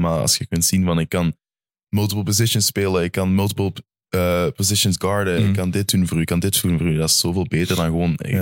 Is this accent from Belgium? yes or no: yes; Belgium; now in New Jersey, United States; ik ben ook van België naar gekomen